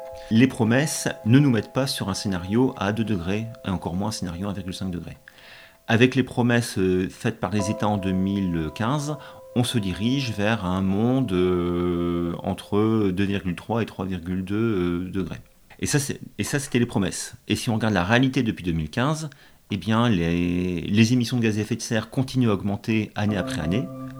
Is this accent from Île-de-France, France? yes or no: no; Lille, Hauts-de-France, France; born there; parce que je suis né à Lille, voilà.